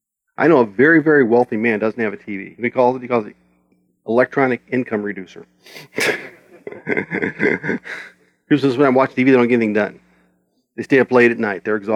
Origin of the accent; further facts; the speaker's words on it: Springfield, United States; In my hometown of Springfield, I'm 50 minutes wherever I want to go.